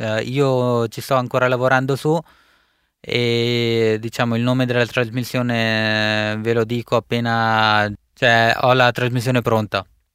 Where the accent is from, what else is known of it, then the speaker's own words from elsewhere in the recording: India; Italian is a second language; vi porto in giro per il mio paese d'origine, l'India, attraverso la musica